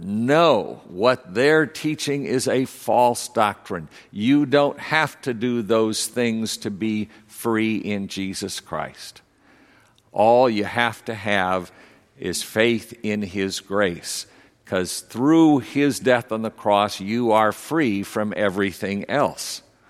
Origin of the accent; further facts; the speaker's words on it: the South, United States; I remember growing up in the South and hearing preachers on the radio